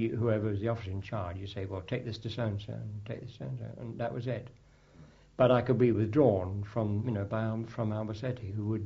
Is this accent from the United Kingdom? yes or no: yes; Manchester, North West England, United Kingdom; And of course, I knew Bill Russ because I came from Manchester.